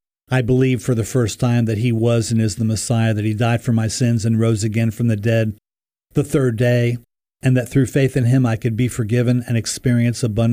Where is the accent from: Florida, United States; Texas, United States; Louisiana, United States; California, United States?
Florida, United States; St. Petersburg; also born or lived in Daytona Beach; I was actually born in Daytona Beach, Florida. I grew up in St. Pete, Florida.